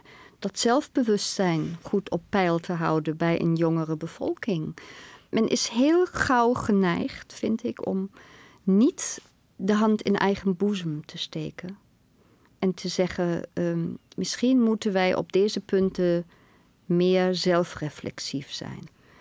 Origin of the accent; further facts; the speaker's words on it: Germany; Dutch is a second language; now in Netherlands; En als Duitser heb ik dat heel erg moeten leren na zo'n Tweede Wereldoorlog.